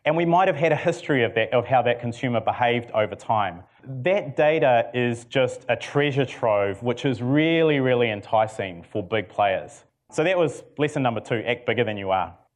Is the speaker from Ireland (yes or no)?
no; New Zealand; And maybe I shouldn't say I'm from New Zealand at these things as well. I say we're based out of San Francisco.